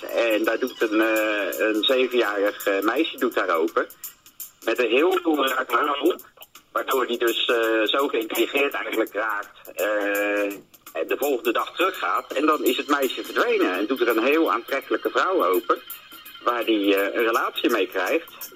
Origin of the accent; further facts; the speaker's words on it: Delft, South Holland, Netherlands; het huis in Jacobenweierlaan waar ik ben opgegroeid. Daar heb ik tot mijn 12e gewoond. Daarna ben ik naar de Wippolder verhuisd.